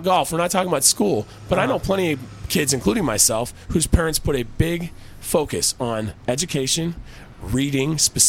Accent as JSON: {"language": "English", "town": "Portland", "country": "United States", "tie": "born or raised there", "said": "I grew up in Portland. We all loved basketball."}